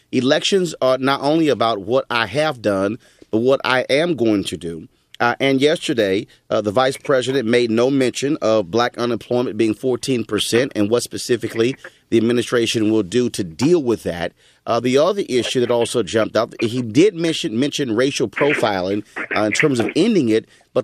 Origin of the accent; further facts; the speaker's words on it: Houston, Texas, United States; Still, yes, Skip, certainly still in H-Town, my hometown.